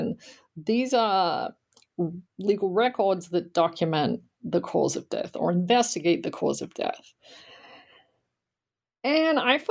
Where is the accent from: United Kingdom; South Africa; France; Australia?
Australia; you have to understand that growing up in Australia at that point in time, I had done history classes at school, of course, but certainly not U.S. history.